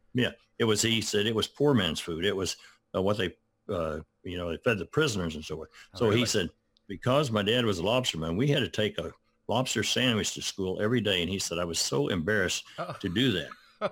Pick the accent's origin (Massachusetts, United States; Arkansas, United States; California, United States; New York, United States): Arkansas, United States; Benton; But I was born in Benton, Arkansas, which is down in the south.